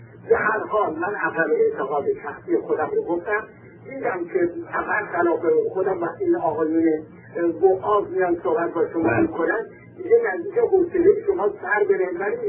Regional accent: Tehran, Tehran Province, Iran; من از تهران اومدم و گرفتم هم از تحصیلات مهندسم

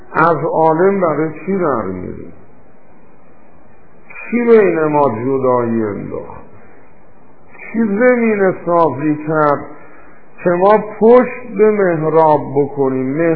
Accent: Iran; ما دوتایی ایرانی هستیم، دوتایی هم مسلمونیم، دوتایی هم مال یه خاکیم

